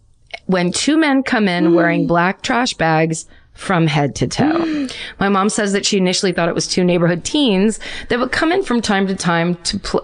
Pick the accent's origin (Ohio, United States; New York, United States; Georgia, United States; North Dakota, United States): Ohio, United States; I grew up outside Cleveland, as did both my parents